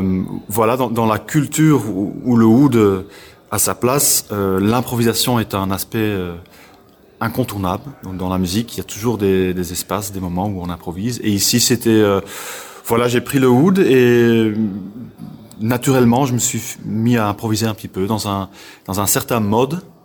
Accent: Belgium; on est de Belgique.

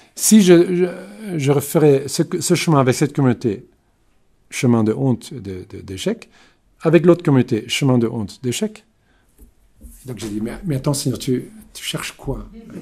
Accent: Germany; peut-être que j'avais l'avantage d'être allemand, donc déjà en tant qu'allemand, tu commences toujours de mauvais côté.

